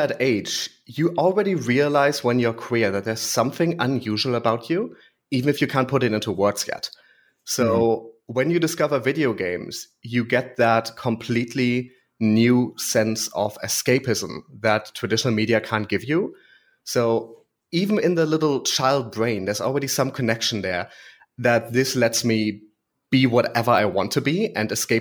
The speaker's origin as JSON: {"language": "English", "country": "Germany", "tie": "born or raised there", "said": "Yes, I grew up on the German countryside. Mm-hmm. And it's a very boring way to grow up. Like I lived on a mountain. A village of 2,000 people."}